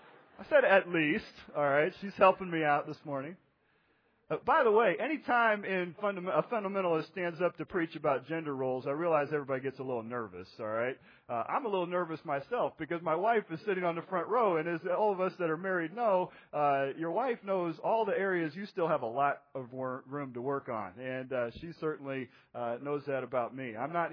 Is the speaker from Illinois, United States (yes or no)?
yes; Danville, Illinois, United States; I grew up in Danville, Illinois.